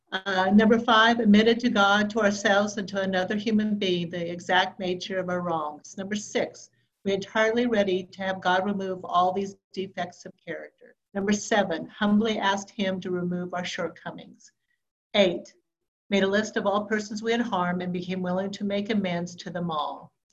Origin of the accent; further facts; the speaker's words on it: New Mexico, United States; Yes, I'm from New Mexico.